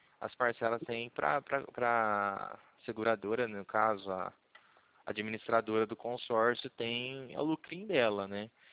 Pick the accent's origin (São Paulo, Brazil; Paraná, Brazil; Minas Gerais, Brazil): Paraná, Brazil; Cornélio Procópio; Eu sou de Cornélio Procópio.